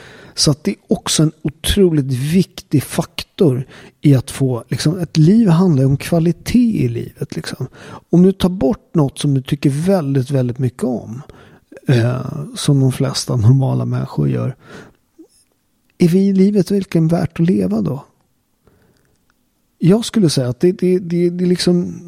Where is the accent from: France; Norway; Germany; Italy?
Italy; Naples, Campania; now in Sweden; om man bara tittar på där jag kommer från, Neapel